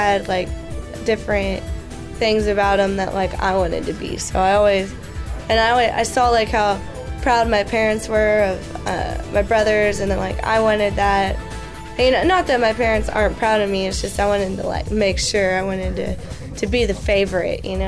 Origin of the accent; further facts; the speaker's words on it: Princeton, Texas, United States; I grew up in Princeton, small town. Like, Princeton was a really big basketball school.